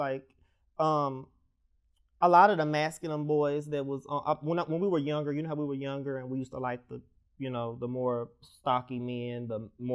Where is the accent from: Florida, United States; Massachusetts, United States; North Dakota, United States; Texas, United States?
Texas, United States; Fort Worth; you got to keep in mind, I'm from Fort Worth. So it's not really a lot of gay people from Fort Worth.